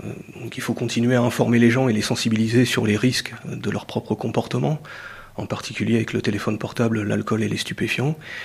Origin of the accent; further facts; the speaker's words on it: Normandy, France; Je suis originaire de Normandie, j'ai travaillé en Normandie, puis j'ai été muté dans les Hautes-Alpes, où j'étais directeur départemental. Je suis remonté vers le nord-ouest, en Maine-et-Loire, en police judiciaire. Puis en Sarthe